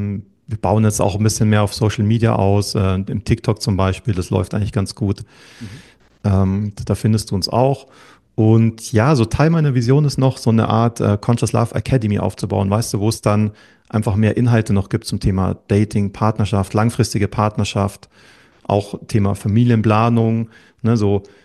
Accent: Bavaria, Germany; moved away as an adult; now in Switzerland; Ja, ich bin Mitte 2016 in die Schweiz gekommen. Genau, ich bin Deutscher, aufgewachsen in der Nähe von München, ein bisschen südlich.

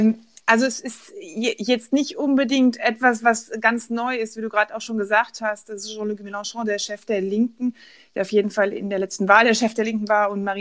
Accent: Germany; wenn ich gesagt habe, ich bin Deutsche

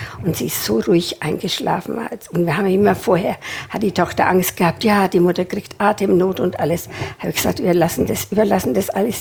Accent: Bavaria, Germany; Ich bin zu Hause in Franken aufgewachsen. Wir waren 7 Kinder und wir sind Zwillinge.

